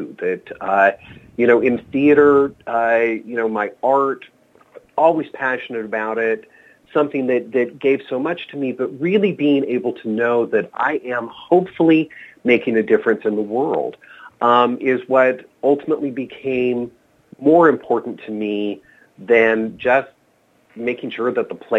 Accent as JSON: {"language": "English", "region": "Colorado", "country": "United States", "tie": "born or raised there", "said": "I grew up in Colorado, so always, you know, home props to the state where I came from."}